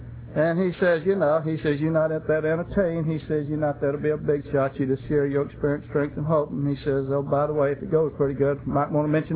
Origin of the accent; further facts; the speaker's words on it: Manning, South Carolina, United States; My mom and I lived in a little old small white frame house in Manning, South Carolina.